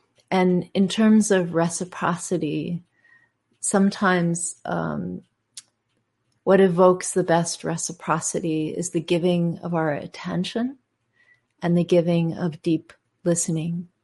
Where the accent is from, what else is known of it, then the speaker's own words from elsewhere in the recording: Berkeley, California, United States; Oh, I'm from Berkeley, close to where I'm from.